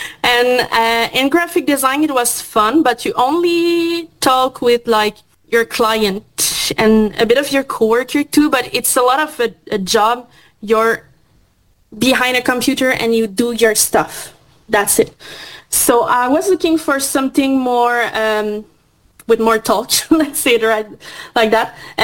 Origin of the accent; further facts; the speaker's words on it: Quebec, Canada; English is a second language; because I'm from Quebec. So, well, I'm in my little world with the francophone majority